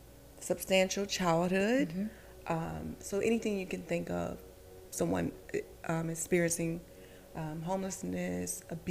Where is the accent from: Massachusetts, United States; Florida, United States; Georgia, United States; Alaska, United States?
Florida, United States; Orlando; I'm from Orlando, so we were moving all up and down Orlando.